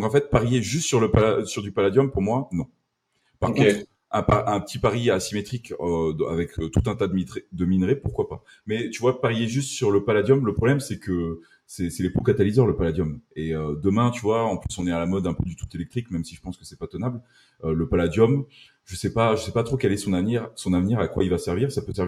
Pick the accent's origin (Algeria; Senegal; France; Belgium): France; Occitanie; je suis français, je suis né en France, j'adore la France, je viens du sud-ouest à côté de Toulouse.